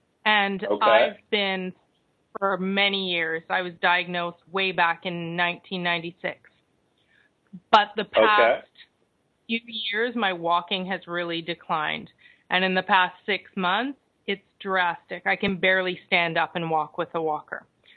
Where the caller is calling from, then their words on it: Toronto, Ontario, Canada; I'm in Toronto, Canada.